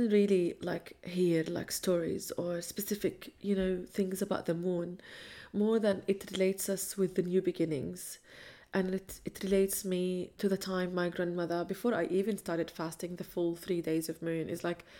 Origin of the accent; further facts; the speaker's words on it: Jerusalem, Palestine; I'm a Palestinian woman, born and raised in Jerusalem, the oldest of five children that lived and was born in the Intifada.